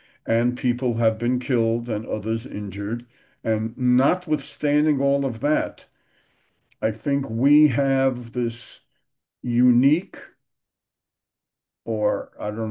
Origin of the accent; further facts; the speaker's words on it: Brooklyn, New York, United States; now in Jerusalem, Israel; I grew up in Brooklyn, and using the singular, a tree grows in Brooklyn, means you might not have a lot of trees to say this bracha on